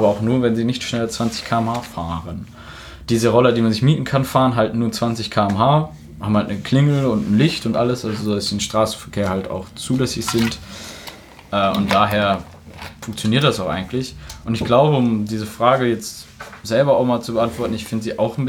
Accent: North Rhine-Westphalia, Germany; Zum Glück komme ich aus der Gegend

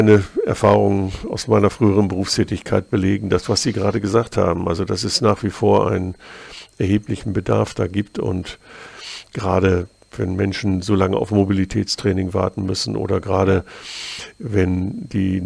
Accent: Hamburg, Germany; born there; grüßen Sie bitte meine Geburtsstadt Hamburg ganz herzlich.

